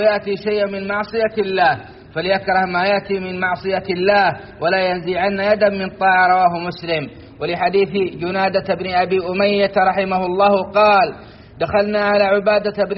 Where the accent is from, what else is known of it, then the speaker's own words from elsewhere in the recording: Saudi Arabia; أن بلادنا السعودية حرسها الله تعيش أرقى أنواع الأمن